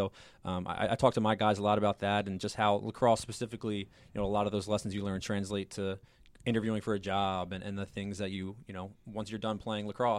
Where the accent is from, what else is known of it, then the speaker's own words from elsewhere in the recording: Owings Mills, Maryland, United States; I grew up in Owings Mills, and the coaching level in the Baltimore County wasn't that great when I was in high school.